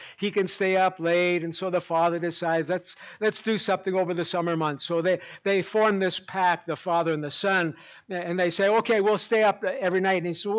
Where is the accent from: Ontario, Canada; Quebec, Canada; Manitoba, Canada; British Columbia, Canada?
Ontario, Canada; I'm from Ontario. They said, but Pastor, it snows here. I don't care. I'm a Canadian.